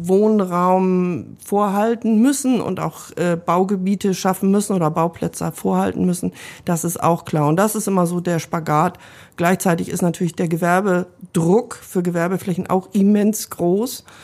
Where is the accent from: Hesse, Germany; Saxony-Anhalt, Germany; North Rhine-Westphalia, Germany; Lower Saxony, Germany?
Lower Saxony, Germany; Seevetal; born there; Bürgermeisterin der Gemeinde Seevetal, 63 Jahre alt und auch gebürtige Seevetalerin.